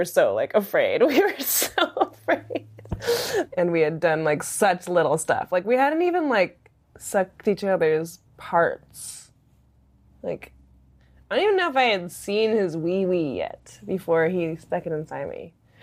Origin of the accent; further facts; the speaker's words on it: Seattle, Washington, United States; I grew up in North Seattle, a Lake City neighborhood.